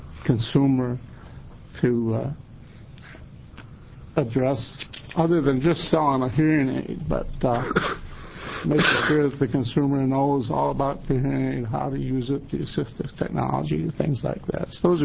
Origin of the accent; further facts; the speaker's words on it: Monmouth, Oregon, United States; from Monmouth, Oregon